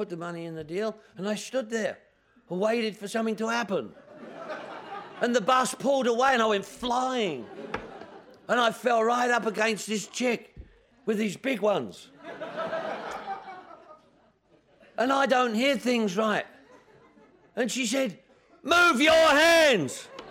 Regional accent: London, United Kingdom; I'm from London, England. I was raised in London, England. I lived in my mum's house in northwest London.

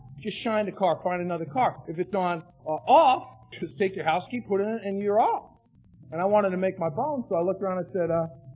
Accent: New York City, New York, United States; I had as a kid growing up in the Bronx and visiting Manhattan once or twice a year

